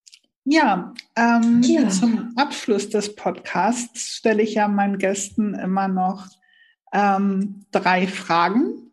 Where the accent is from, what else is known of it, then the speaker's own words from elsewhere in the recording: Harz, Germany; viele, viele Grüße in den Harz, in meine Heimat und bis bald.